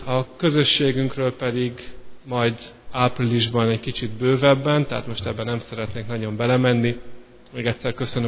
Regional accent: Szeged, Csongrád-Csanád, Hungary; born there; visszakerülhettem Szegedre, ami egyébként a szülővárosom

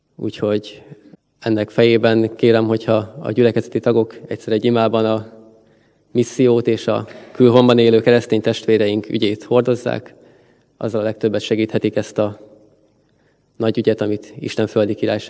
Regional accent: Csaroda, Szabolcs-Szatmár-Bereg, Hungary; Csarodáról jöttem, ez az ukrán határ mellett található kelet-magyarországi kistelepülés

